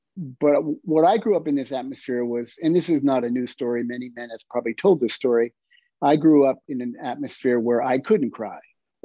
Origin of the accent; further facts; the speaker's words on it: York, Pennsylvania, United States; now in Boston, United States; Oh, I grew up in York, Pennsylvania.